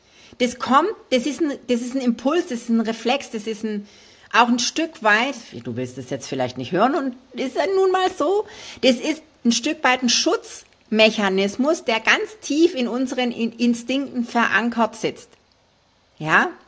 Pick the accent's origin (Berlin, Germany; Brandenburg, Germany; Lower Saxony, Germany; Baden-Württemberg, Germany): Baden-Württemberg, Germany; ich als Schwabe